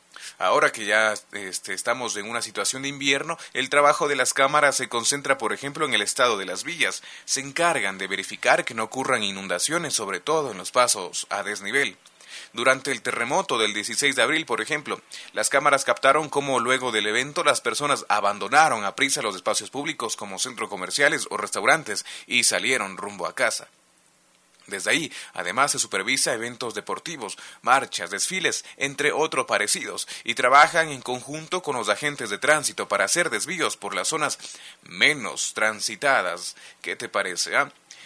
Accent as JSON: {"language": "Spanish", "town": "Quito", "region": "Pichincha", "country": "Ecuador", "said": "Como somos los quiteños."}